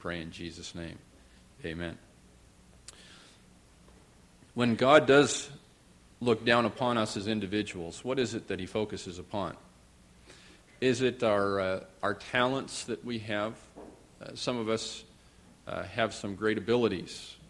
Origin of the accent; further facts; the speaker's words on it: Owen Sound, Ontario, Canada; I think back to my days of growing up in the Alliance Church in Owen Sound and how our pastor would almost weekly talk about our great prayer warriors.